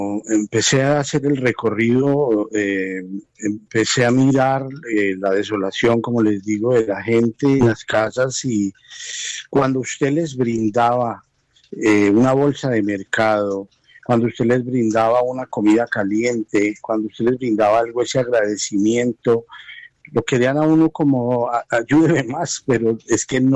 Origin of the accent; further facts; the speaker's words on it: Bogotá, Colombia; now in Pereira, Colombia; yo soy de Bogotá y me radiqué aquí en Pereira, llevo ya 2 años y medio